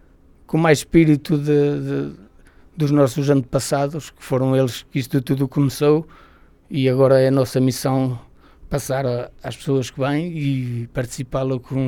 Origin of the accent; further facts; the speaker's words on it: Podence, Bragança, Portugal; sou sempre primeiro a dizer, sou de Pudense, capaz de pegar no telemóvel e mostrar-lhe onde é que fica